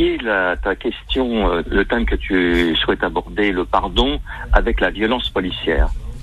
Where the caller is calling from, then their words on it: Clichy, Île-de-France, France; de Clichy, 92.